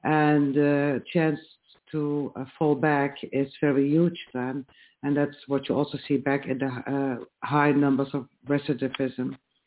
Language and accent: English; Netherlands; English is a second language; I am from the Netherlands.